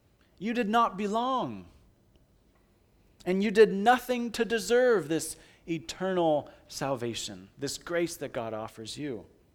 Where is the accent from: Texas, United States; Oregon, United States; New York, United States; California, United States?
California, United States; I grew up in California.